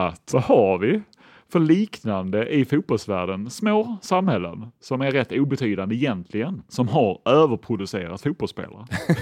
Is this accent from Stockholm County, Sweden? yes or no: no; Hörby, Skåne, Sweden; jag var ändå när jag var liten i Hörby och spelade fotboll i de krokarna där. Det är liksom, det är inget stort samhälle.